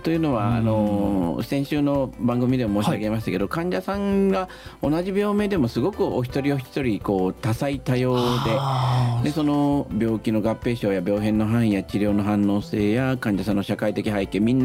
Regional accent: Osaka, Japan; 私大阪生まれの大阪育ちで、はい、家族全員大阪の、まあ、いわゆる商人というか商売人です。

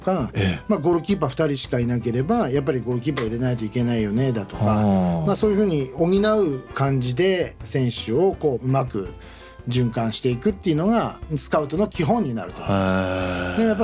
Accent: Tokyo, Japan; 東京でもちょっと田舎の方から出身なんで

